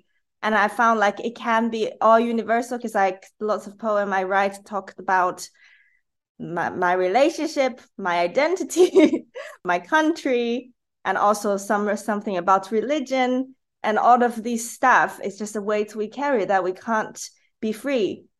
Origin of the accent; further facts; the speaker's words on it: China; English is a second language; moved away as an adult; now in United Kingdom; So I learned English, I took the exam, I get into a university in the UK, and from there, because I still have the mainstream Chinese mind, which is like forced on me